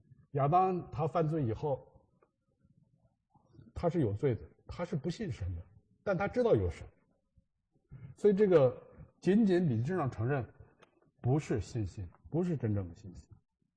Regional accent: China; 因为我们中国人的信呢，中文里头那个相信，什么叫相信啊？

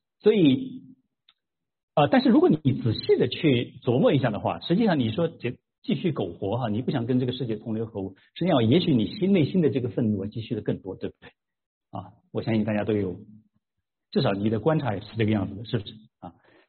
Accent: China; 大家知道啊，我们中国人很多人爱喝茶

